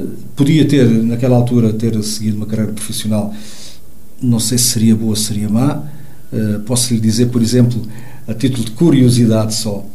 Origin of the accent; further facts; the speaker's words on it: Mozambique; born there; Eu sou africano, de nascença. Eu nasci em Moçambique.